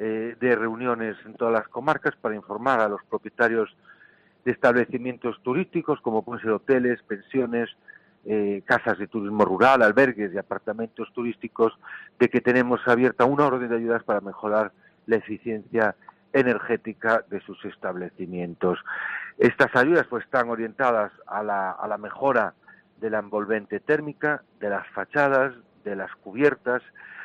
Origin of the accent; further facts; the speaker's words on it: Galicia, Spain; yo creo que como gallegos que nos sentimos orgullosos